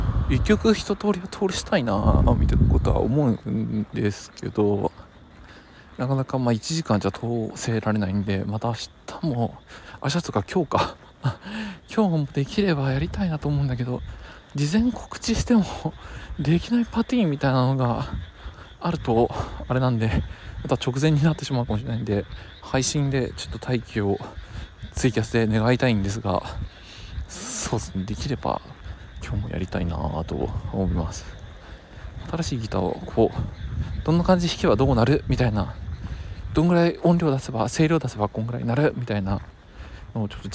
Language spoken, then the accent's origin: Japanese; Yokohama, Kanagawa, Japan; 地元横浜なんで、